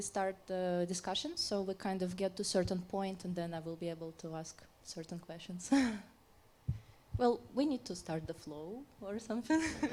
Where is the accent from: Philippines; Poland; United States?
Poland; I'm from Poland